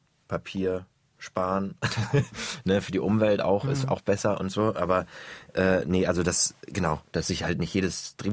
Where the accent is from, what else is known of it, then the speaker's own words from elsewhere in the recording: Bargteheide, Schleswig-Holstein, Germany; now in Berlin, Germany; ich komme aus Bargteheide, das ist auch ein beschauliche Kleinstadt, nach Berlin in die Großstadt